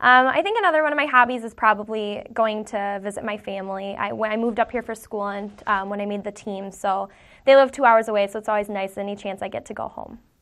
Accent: Rochester, United States; I'm from Rochester, and this is my third year on the team.

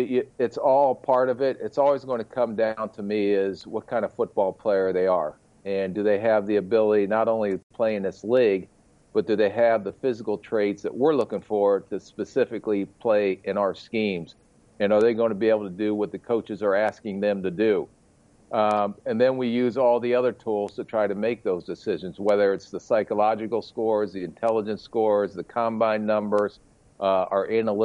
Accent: Canton, Ohio, United States; also born or lived in Massillon; Well, I grew up actually in Canton, Ohio, and then we moved to Massillon during my sophomore year.

